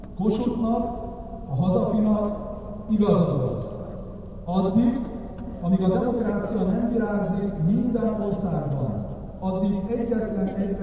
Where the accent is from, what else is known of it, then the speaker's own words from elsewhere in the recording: Debrecen, Hajdú-Bihar, Hungary; hiszen Debrecen város, szülővárosom, Paderborn testvérvárosa.